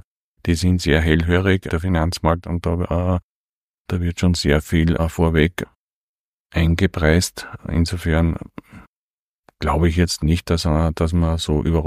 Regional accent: Upper Austria, Austria; born there; now in St. Florian, Austria; Ich bin gebürtiger Mühlviertler und bin dann durch die Mittelschule nach St. Florian gekommen und seither wohne ich in St. Florian.

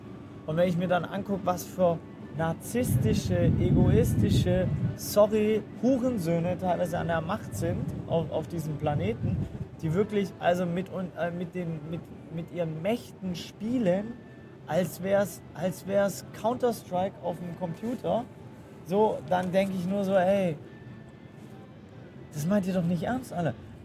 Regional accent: Southern Germany, Germany; ich bin natürlich in Süddeutschland groß geworden

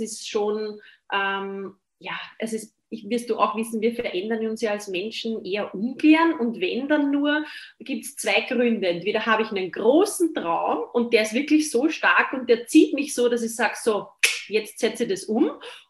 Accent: Austria; aber bei uns in Österreich war es in meiner Generation so

